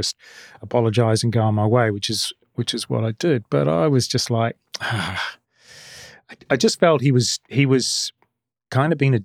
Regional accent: Bonn, North Rhine-Westphalia, Germany; Oh, because they could see that I was from Bonn and I actually captured them going around.

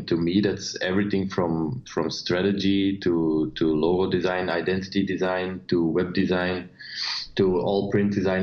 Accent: Belgium; I'm a designer and skateboarder from Belgium.

